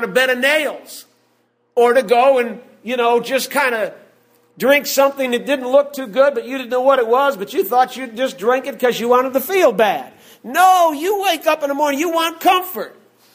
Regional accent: Cleveland, Ohio, United States; And I told her the story about when I grew up in Cleveland, Ohio.

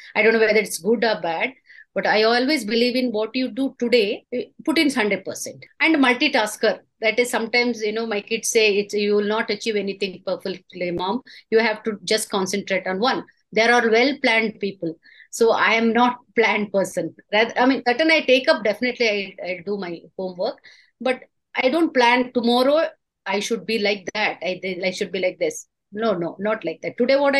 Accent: Ponnampet, Karnataka, India; also born or lived in Sagar; Then in fact, 6th standard 1 year from Markara, and all other years from Ponnambattam, Virajpet, my hometown.

